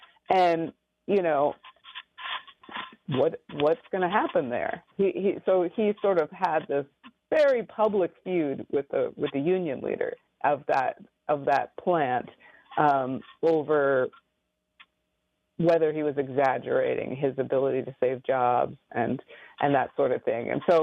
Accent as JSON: {"language": "English", "region": "Michigan", "country": "United States", "tie": "born or raised there", "said": "I'm from the Rust Belt. I grew up in Michigan, and I started asking people, why Donald Trump?"}